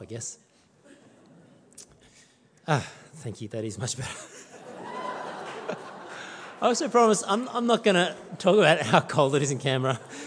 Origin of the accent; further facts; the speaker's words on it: Sydney, New South Wales, Australia; also born or lived in Cairo; Is it that my dad was born in Indonesia and my mum's from China? I was born and raised in Sydney. Is it that Joe and I lived in Cairo in the Middle East for a year?